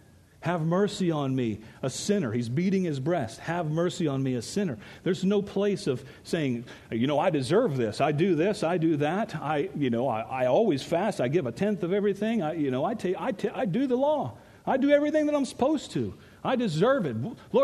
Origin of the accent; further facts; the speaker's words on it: Ecuador; And I can remember as a kid, you know, growing up in Ecuador